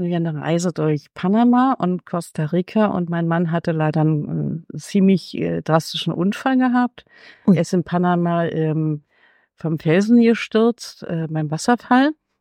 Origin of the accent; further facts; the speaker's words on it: Berlin, Germany; ich komme aus Köpenick, Berlin